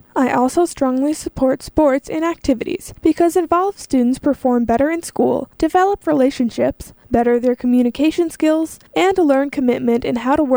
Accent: Valdez, Alaska, United States; I was raised in Valdez and currently have 4 children enrolled in the district.

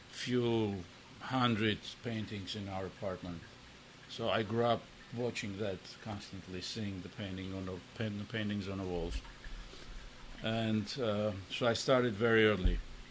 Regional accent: Armenia; now in United States; And I was born in Armenia. I lived there until the end of the Soviet era. I moved to U.S. in 1994.

